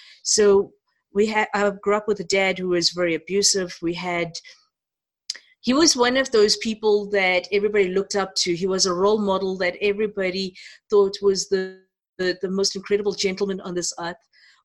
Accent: South Africa; I'm of Indian descent, but I'm the fourth generation Indian, never been to India, mm-hmm. born in South Africa, acclimatized through the entire apartheid system and the segregation of communities in this country

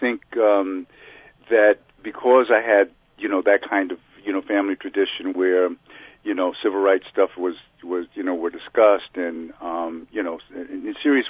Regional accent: New York City, New York, United States; I grew up in New York City between the Bronx and Harlem. I was conceived in Cuba.

